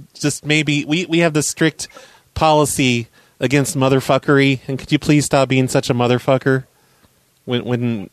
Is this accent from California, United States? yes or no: no; Cincinnati, Ohio, United States; I'm from Cincy.